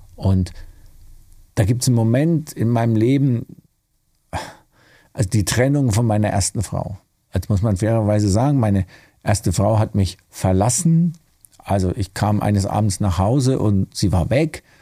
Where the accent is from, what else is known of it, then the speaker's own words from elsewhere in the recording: Würzburg, Bavaria, Germany; In Würzburg, ja, wo ich aufgewachsen bin, da hatte ich keine engen Freunde, die ich anrufen konnte.